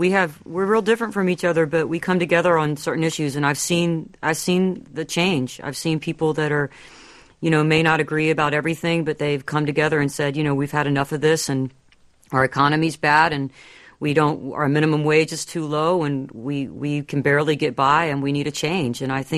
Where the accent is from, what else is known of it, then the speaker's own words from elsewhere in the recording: the South, United States; But I'm a Southerner, so, you know, that's part of my activism is my spirituality.